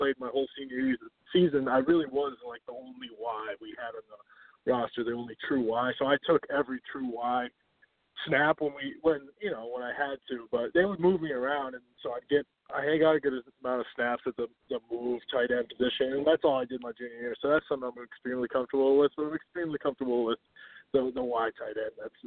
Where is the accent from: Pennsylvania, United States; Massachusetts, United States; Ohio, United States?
Massachusetts, United States; Reading; I'm from Reading, Massachusetts.